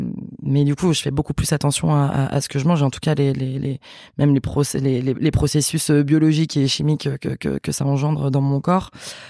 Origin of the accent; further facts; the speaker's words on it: France; j'ai grandi en France, mais avec cette double culture là, et ça a été un petit peu, en tout cas la cuisine portugaise c'était un petit peu mon refuge et ma manière de me reconnecter à ces racines là.